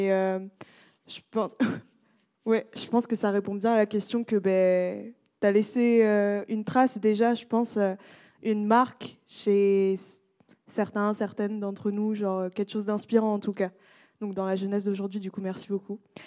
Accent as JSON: {"language": "French", "town": "Clichy-sous-Bois", "region": "Île-de-France", "country": "France", "said": "Moi, je viens de Clichy-sous-Bois."}